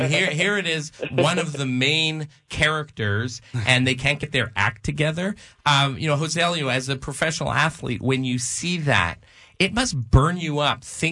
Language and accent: English; Winnipeg, Manitoba, Canada; growing up in Canada, but none as big in baseball when I played for the Lord Roberts Beavers with Brett Hull and Blake Hull and Bob Hull Jr., because Bobby Hull was playing for the Winnipeg Jets at the time.